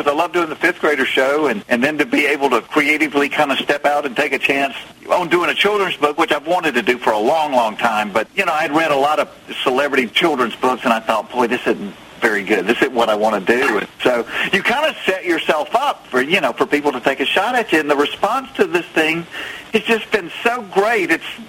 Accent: the South, United States; accent: Southern; Yeah, I'm not faking this accent. This is, I am from the South.

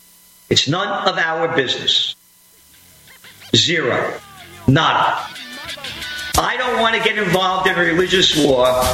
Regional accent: United States; I'm an American.

